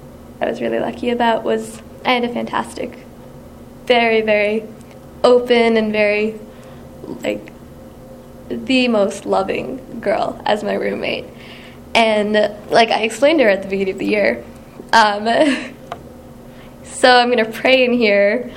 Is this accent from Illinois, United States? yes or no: no; Minnesota, United States; also born or lived in Texas; I've been in Minnesota most of my life, actually, but I was born in Texas. We moved because we'd heard that they were starting up an Islamic school near the Twin Cities